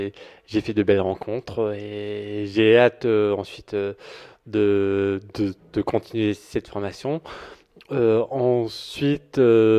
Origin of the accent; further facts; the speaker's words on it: Hénin-Beaumont, Hauts-de-France, France; je viens d'Hénin Beaumont.